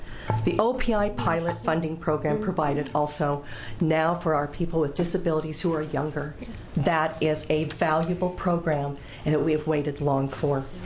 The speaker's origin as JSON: {"language": "English", "town": "Salem", "region": "Oregon", "country": "United States", "said": "For the record … I am from Salem."}